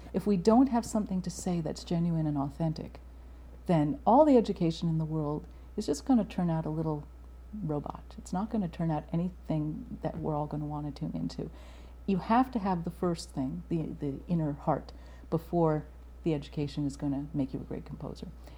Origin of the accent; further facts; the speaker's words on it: New York City, New York, United States; I had a phenomenal education because growing up in New York City, starting from the time I was 15